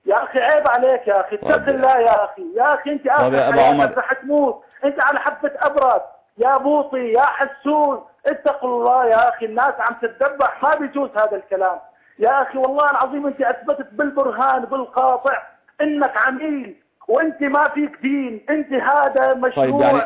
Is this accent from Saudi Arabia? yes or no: yes; Saudi Arabia; من السعودية.